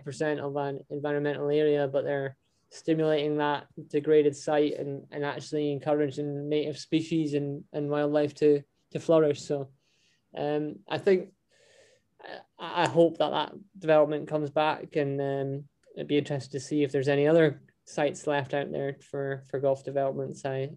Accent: Scotland, United Kingdom; growing up in Scotland and having a dad that golfed, you would become accustomed to going to Open Championships.

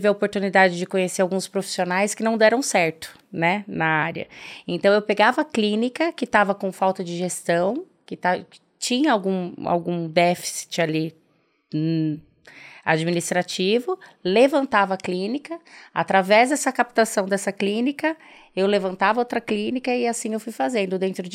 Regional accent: Santo Inácio, Paraná, Brazil; moved away as an adult; now in São Paulo, Brazil; Eu sou do Paraná, do interior do Paraná, venho de uma cidadezinha de 6 mil habitantes, Santo Inácio. Tive que sair de lá para fazer faculdade, vim para São Paulo fazer faculdade

